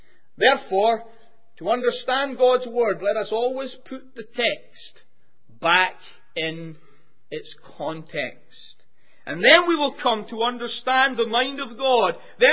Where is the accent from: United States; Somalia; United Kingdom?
United Kingdom; Scotland; now in Northern Ireland; Now, I come from Scotland originally, but coming to you from Northern Ireland